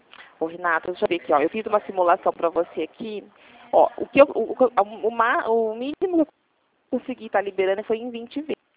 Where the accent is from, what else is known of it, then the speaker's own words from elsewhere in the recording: São Paulo, Brazil; eu sou daqui do interior de São Paulo.